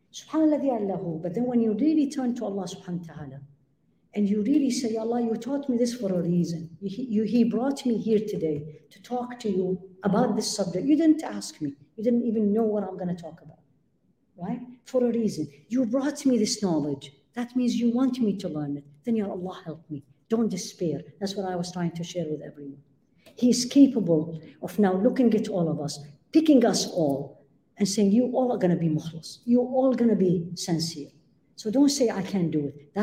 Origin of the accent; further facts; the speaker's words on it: Midwest, United States; and I am coming from the Midwest, and we live in the United States